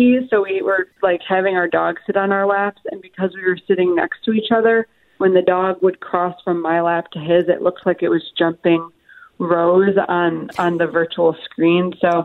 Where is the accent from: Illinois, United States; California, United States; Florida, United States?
Illinois, United States; Chicago; Yes, I'm from Chicago, so I was extremely excited.